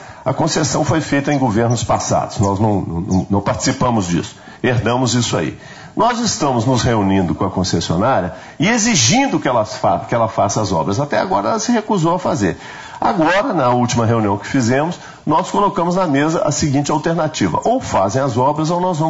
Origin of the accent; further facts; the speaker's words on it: Minas Gerais, Brazil; A nossa não, nós somos mineiros, nós não somos carpinteiros, nem serralheiros, nem pedreiros, nós somos mineiros.